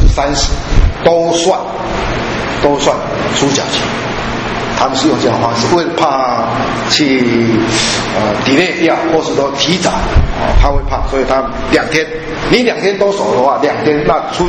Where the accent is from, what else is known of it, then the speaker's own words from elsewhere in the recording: China; 所以我们中国人有农历的二十九跟三十，对不对？我们中国人有二九三十